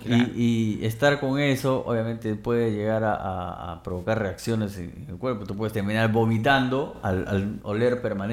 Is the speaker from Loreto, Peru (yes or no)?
yes; Iquitos, Loreto, Peru; Algunos le dicen humilla, como por ejemplo en mi tierra, en Iquitos.